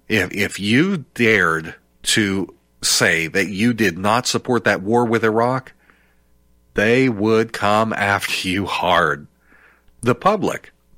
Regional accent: Miami, Florida, United States; born there; I was born in Miami.

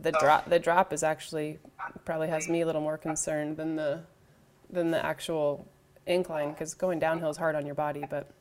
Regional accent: Colorado, United States; I'm from Colorado. That's why I chose the Colorado Rockies.

